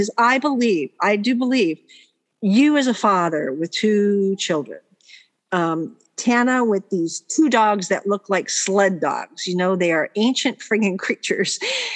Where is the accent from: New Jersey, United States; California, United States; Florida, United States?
California, United States; Santa Barbara; And not only was he from Santa Barbara and I was from Santa Barbara.